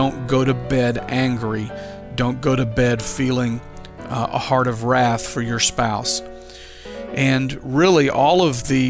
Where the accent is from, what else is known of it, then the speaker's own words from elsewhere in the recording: Louisiana, United States; He served in that capacity for all the years that I was raised in Louisiana.